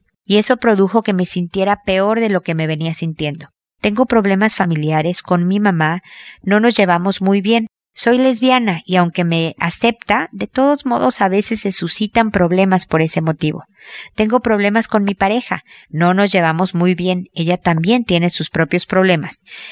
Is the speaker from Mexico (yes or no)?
yes; Mexico; now in Chile; estoy viviendo en Chile aunque soy mexicana